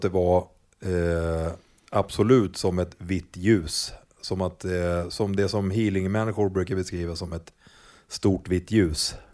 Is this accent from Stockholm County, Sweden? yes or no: yes; Lidingö, Stockholm County, Sweden; Vi flyttade till Lidingö i ett hus.